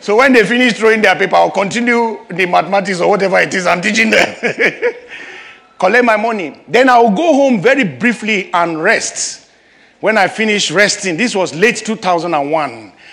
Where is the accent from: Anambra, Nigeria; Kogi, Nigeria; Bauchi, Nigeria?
Kogi, Nigeria; When I say I'm from Kogi State, they say, "Ah, is that the one that is around?"